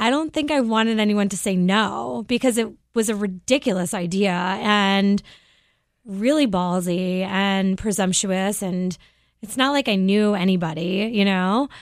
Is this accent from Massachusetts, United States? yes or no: yes; Cape Cod, Massachusetts, United States; but I grew up on Cape Cod and my dad was a doctor and all of the professionals we were surrounded with were doctors and lawyers.